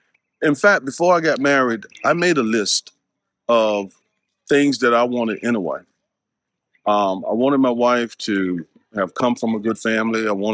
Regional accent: Wallace, North Carolina, United States; We were from the same part of North Carolina. She's from Rocky Mount. I'm from the Wallace area, which is about an hour and a half apart.

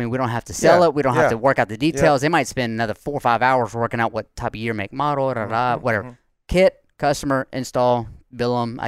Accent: Woolmarket, Mississippi, United States; their geographic area is Woolmarket, which is where I'm from.

